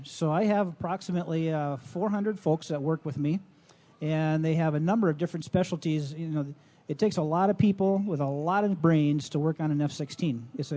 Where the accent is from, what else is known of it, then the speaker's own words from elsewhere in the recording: Minnesota, United States; And that's, we say that's part of being a Minnesotan, is doing your service to your country, and we're proud to do that at the 148th.